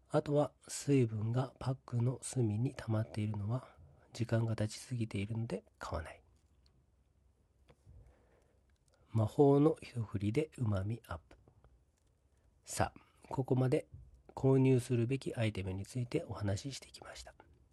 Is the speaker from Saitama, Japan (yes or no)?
yes; Saitama, Japan; 確かに僕はお造りとは言わないです。埼玉出身ですが。